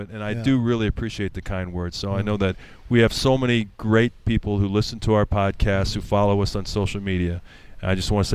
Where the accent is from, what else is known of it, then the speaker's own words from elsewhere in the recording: Milwaukee, Wisconsin, United States; And I remember as a young kid growing up in Milwaukee, we had a radio broadcaster by the name of Eddie Doucette